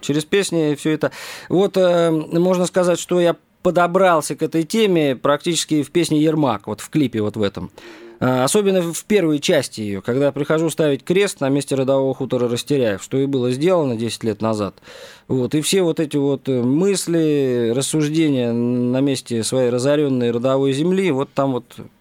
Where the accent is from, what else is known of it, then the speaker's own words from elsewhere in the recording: Saint Petersburg, Russia; хотя я никакой не комбайнер, я из Питера, вообще всю жизнь в театре проработал.